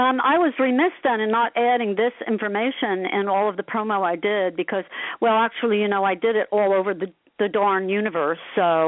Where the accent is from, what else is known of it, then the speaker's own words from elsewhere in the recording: Asbury Park, New Jersey, United States; I was asked a few months ago to be in a documentary about growing up in Asbury Park and about